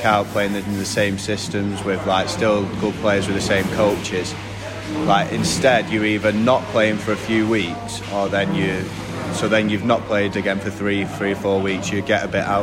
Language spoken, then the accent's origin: English; Manchester, North West England, United Kingdom; so I'm from Manchester originally.